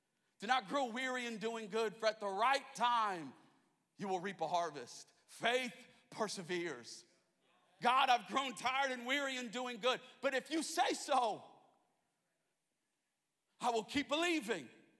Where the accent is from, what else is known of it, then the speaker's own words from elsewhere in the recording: Penrith, New South Wales, Australia; now in United States; But I'm Australian. I was born in Penrith. I'm from there.